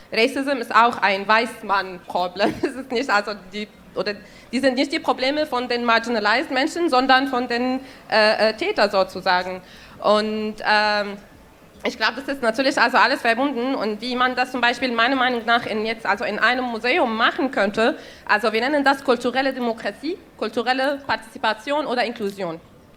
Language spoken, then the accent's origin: German; Syria; moved away as an adult; now in Germany; also ich bin in Syrien aufgewachsen, ich habe da Jura studiert und bin in 2014 nach Deutschland umgezogen.